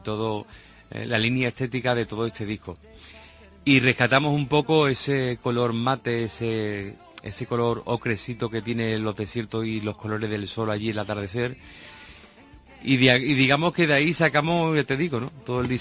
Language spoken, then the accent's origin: Spanish; Seville, Andalusia, Spain; obviamente mi tierra es en Sevilla y tengo muchísimas ganas de presentarle este disco a mi público, ¿no?